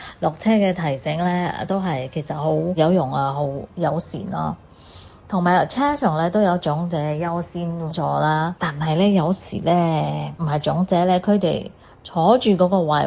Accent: Singapore; 我是新加坡的

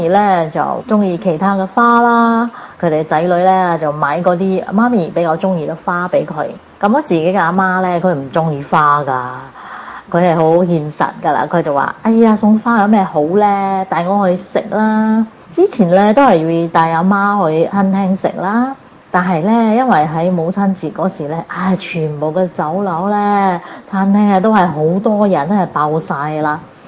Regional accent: Singapore; 各位哥哥姐姐大家好，我是新加坡的

